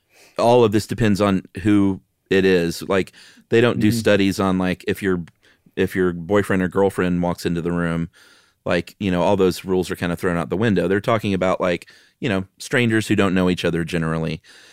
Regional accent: Southeast, United States; growing up in the Southeast in a big, huge grocery store.

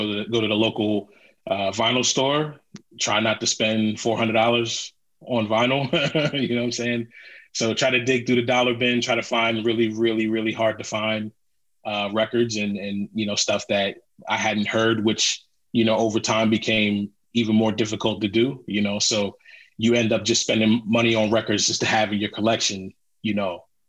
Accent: Philadelphia, Pennsylvania, United States; Now, obviously, like I'm from Philly.

